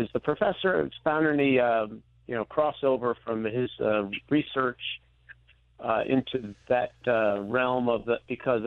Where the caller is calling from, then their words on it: Lowville, New York, United States; Lowville.